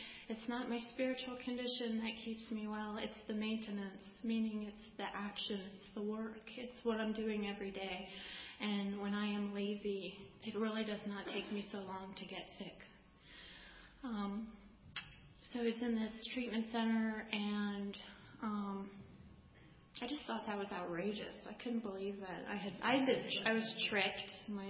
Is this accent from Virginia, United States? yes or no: yes; Fredericksburg, Virginia, United States; when we went back home to, I grew up in Fredericksburg, did not stick.